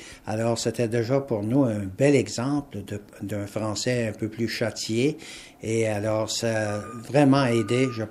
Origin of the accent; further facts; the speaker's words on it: Duck Lake, Saskatchewan, Canada; moi je viens de Duck Lake, donc c'était la radio de Saskatoon qu'on écoutait.